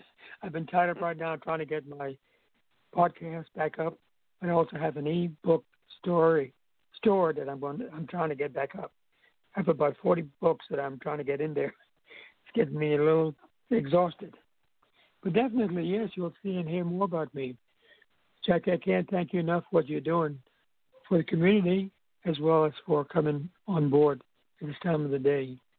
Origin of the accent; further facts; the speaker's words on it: U.S. Virgin Islands; also born or lived in California; I grew up in the Virgin Islands, and I spent time in California in colleges and Air Force and whatnot, and I came back home.